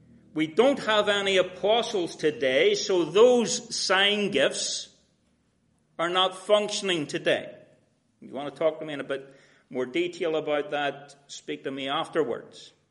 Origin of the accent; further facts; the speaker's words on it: Ireland; But that's because I'm from Ireland and we do things back to front.